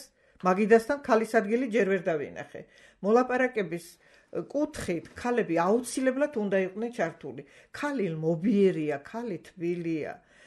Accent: Shida Kartli, Georgia; მე დიდი ლიახვის ხეობიდან ვარ.

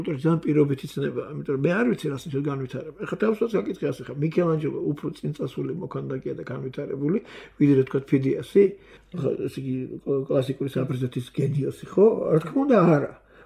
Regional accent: Imereti, Georgia; საერთოდ ხა მე იმერელი ვარ, მაგრამ ქართველი ვარ

